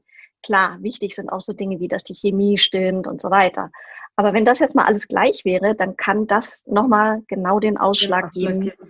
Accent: Munich, Bavaria, Germany; Ich lebe in München, da bin ich auch geboren und aufgewachsen. Mhm. Aber wie man an dem Namen schon gehört hat, ich habe einen italienischen Papa.

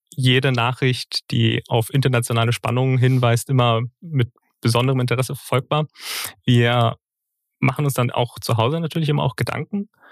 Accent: Schleswig-Holstein, Germany; also born or lived in England; Ursprünglich komme ich aus Schleswig-Holstein, würde ich jetzt sagen. Geboren wurde ich zwar in England, das war aber aufgrund der Stationierung meines Vaters.

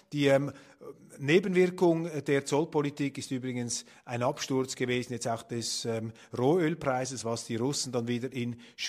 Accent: Switzerland; Und für mich als Schweizer und als liberal-konservativ

